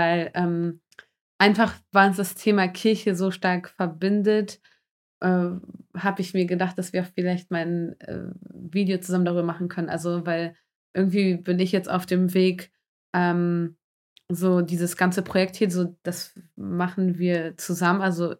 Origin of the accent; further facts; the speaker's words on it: Germany; Wir haben beide einen polnischsprachigen Background, also unsere Eltern kommen aus Polen, aber trotzdem sind wir ja in Deutschland aufgewachsen.